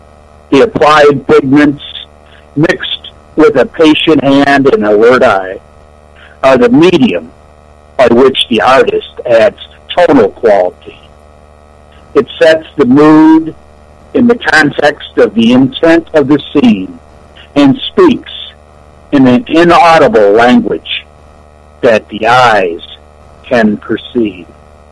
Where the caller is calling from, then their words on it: St. Petersburg, Florida, United States; I'm calling in from St. Petersburg, Florida this evening.